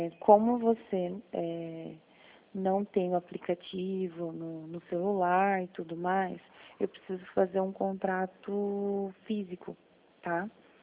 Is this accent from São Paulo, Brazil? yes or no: no; Toledo, Paraná, Brazil; Eu sou de Toledo.